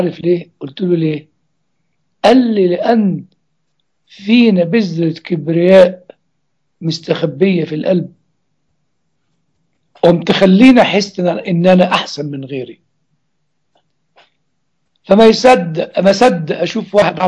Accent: Upper Egypt, Egypt; عندنا في الصعيد يقول لك إيه؟

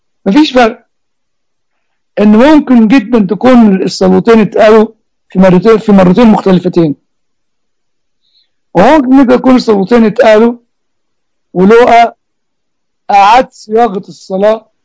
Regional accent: Egypt; طيب ذا الفيش والتشبيه عندنا في مصر

